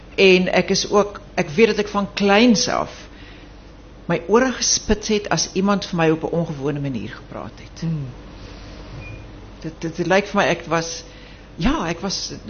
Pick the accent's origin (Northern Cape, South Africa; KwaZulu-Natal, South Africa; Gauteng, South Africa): KwaZulu-Natal, South Africa; Durban; toe ek kom ek rein van Durban af, my Afrikaans in een stuk